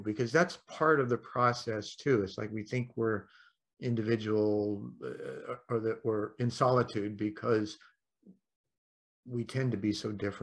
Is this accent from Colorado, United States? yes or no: no; Indianapolis, Indiana, United States; born there; You know, I mentioned that I was born in Indianapolis. I was born an orphan.